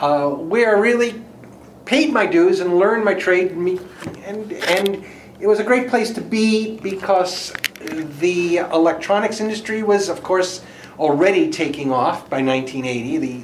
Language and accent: English; Brooklyn, New York, United States; also born or lived in Hartsdale; Yeah, I grew up in Brooklyn, kind of my first, I think, till I was about 10.